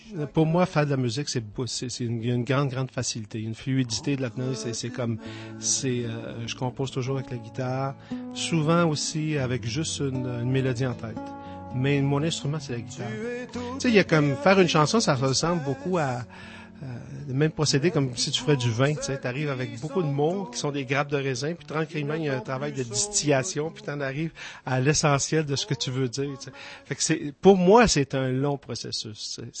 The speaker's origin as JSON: {"language": "French", "town": "Montreal", "region": "Quebec", "country": "Canada", "tie": "born or raised there", "said": "je viens de Montréal. Montréal-Est, la partie industrielle. Et je suis resté longtemps. Alors, on a grandi là, ma sœur et moi. Et puis, mon père travaillait dans les raffineries de pétrole."}